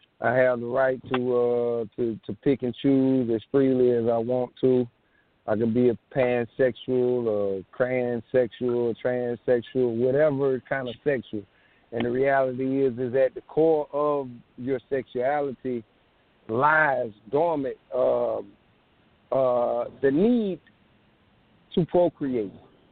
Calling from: South Carolina, United States; I'm calling from South Carolina.

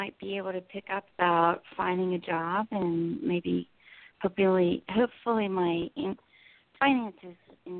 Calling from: New Jersey, United States; in New Jersey.

